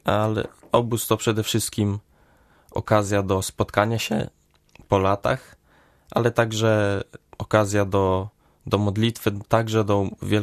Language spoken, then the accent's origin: Polish; West Pomeranian Voivodeship, Poland; Pochodzę z małej wioski nieopodal Drawska Pomorskiego. Jestem studentem 5 roku na inżynierii materiałowej.